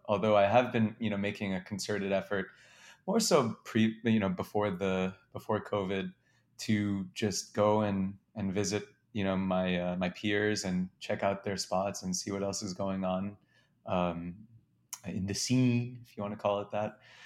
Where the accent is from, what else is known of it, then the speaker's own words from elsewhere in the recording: New York City, New York, United States; So I'm from uptown. I grew up in Manhattan